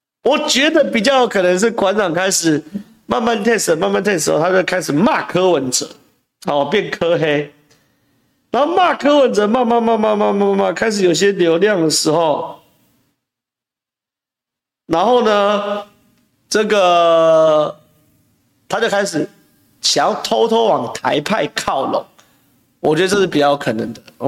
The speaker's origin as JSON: {"language": "Chinese", "country": "Taiwan", "said": "我们都是台湾人，我们都是台湾人。哦，我在讲着，我们都是台湾人"}